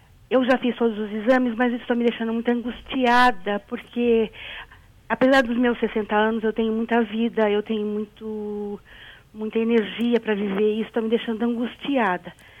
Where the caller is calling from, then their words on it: Osasco, São Paulo, Brazil; Eu sou aqui de Osasco.